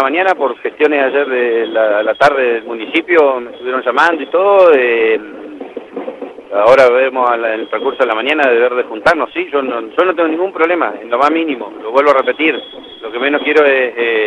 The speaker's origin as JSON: {"language": "Spanish", "town": "Esquel", "region": "Chubut", "country": "Argentina", "said": "somos de Esquel, nos conocemos con cada uno de ellos"}